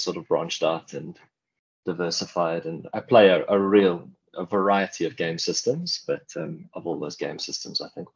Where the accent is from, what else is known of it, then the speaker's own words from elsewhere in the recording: Johannesburg, Gauteng, South Africa; I'm from Johannesburg in South Africa.